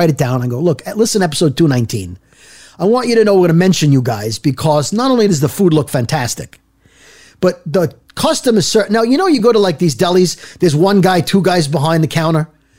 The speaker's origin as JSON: {"language": "English", "town": "Brooklyn", "region": "New York", "country": "United States", "said": "I'm from I'm from Brooklyn, by the way. But I live in more northern Jersey than this place is located."}